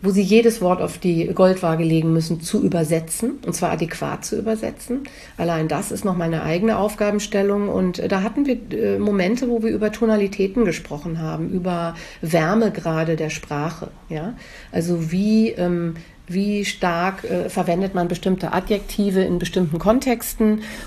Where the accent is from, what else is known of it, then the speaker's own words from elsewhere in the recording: Hamburg area, Germany; Heimat ist für mich ganz persönlich der Ort, an dem ich geboren bin. Das ist in der Nähe von Hamburg, wo meine Eltern leben, wo meine Vorfahren auf den Friedhöfen liegen, das ist meine Heimat.